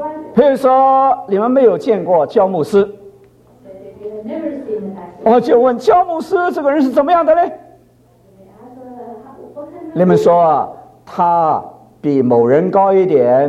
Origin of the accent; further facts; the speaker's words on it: China; 在这一点上啊，我们中国人呢比较印象模糊